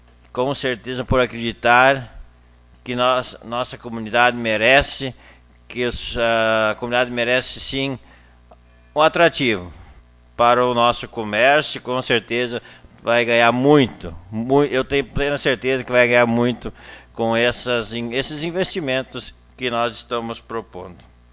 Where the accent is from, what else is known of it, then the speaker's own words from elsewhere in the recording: Arroio do Meio, Rio Grande do Sul, Brazil; nós somos de Arroio do Meio.